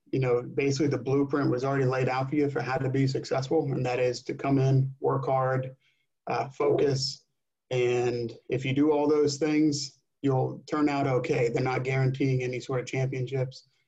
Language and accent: English; New Jersey, United States; born or raised there